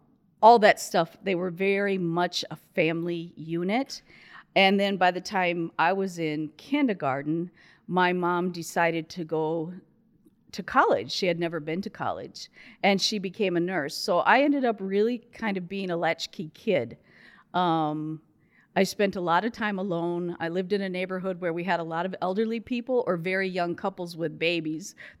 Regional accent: Rochester, Minnesota, United States; So I was born in Rochester, Minnesota. I'm the fifth of five children.

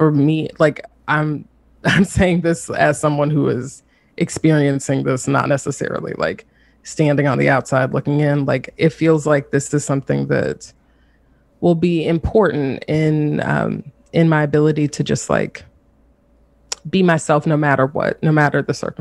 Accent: the South, United States; So I'm based in North Carolina, and I'm from the South.

